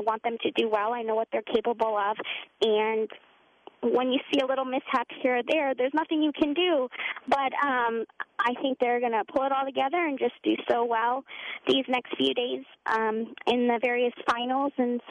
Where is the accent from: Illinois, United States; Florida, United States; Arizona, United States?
Arizona, United States; Tucson; now in Washington, United States; I'm originally from Tucson, Arizona, but my job has brought me here to the nation's capital.